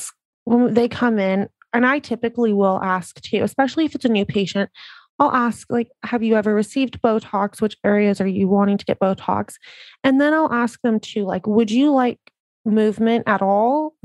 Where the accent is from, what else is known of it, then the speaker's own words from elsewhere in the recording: El Centro, California, United States; now in San Diego, United States; So I grew up in a small town in El Centro in the Imperial Valley. It's about 2 hours east. When I turned 19, I moved up to San Diego, just wanted to get out of my small little bubble.